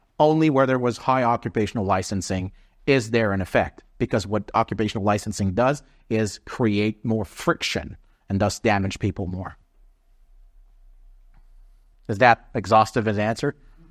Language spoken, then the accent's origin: English; Canada; I'm Canadian.